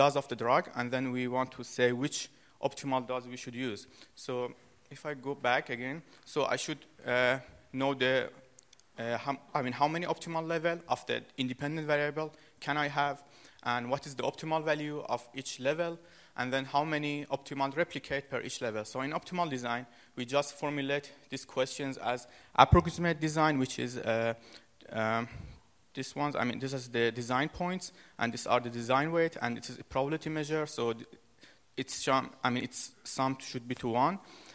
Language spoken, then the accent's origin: English; Iran; now in Germany; I'm from Iran, but I'm studying in Germany, and I'm doing my PhD there.